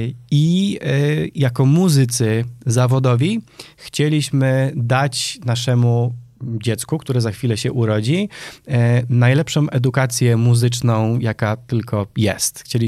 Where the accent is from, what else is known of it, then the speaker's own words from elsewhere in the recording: Częstochowa, Silesian Voivodeship, Poland; Ja jestem z Częstochowy, więc u nas funkcjonowała w dużej mierze, byłem członkiem … przez jakiś czas